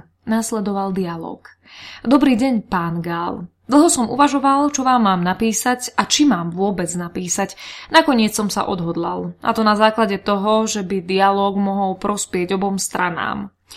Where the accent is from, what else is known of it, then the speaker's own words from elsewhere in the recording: Košice, Košice Region, Slovakia; ja nie som z ľudáckej rodiny, som Košičan. Generácie dozadu